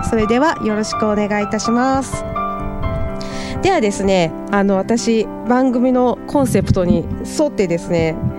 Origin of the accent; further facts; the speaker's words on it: Suzuka, Mie, Japan; moved away as an adult; now in Tokyo, Japan; 三重県鈴鹿市出身で、2年半前に東京に上京したのがきっかけで、